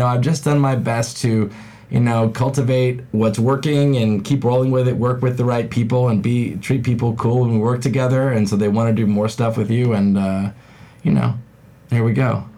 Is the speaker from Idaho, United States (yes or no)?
no; Texas, United States; I grew up Jewish in Texas, and so to have people like be so loud about it, was awesome.